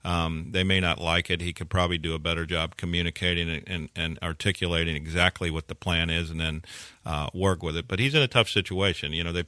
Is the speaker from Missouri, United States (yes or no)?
yes; St. Louis, Missouri, United States; now in Houston, United States; I even looked at buying a piece of the Cardinals, but I couldn't get control. That's my hometown.